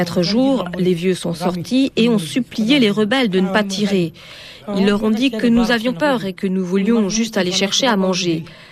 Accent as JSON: {"language": "French", "region": "Gao", "country": "Mali", "lives_now": "Bamako, Mali", "said": "J'ai 41 ans et je viens de Gao. Ça fait 4 mois que je suis à Bamako."}